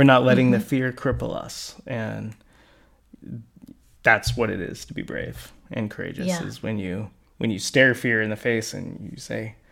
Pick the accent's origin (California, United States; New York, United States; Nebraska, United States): California, United States; so I grew up in California. I grew up extremely poor.